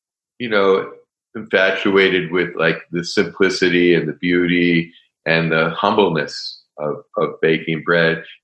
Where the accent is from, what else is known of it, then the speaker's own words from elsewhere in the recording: Buffalo, New York, United States; Seth is from Buffalo. I'm from Buffalo.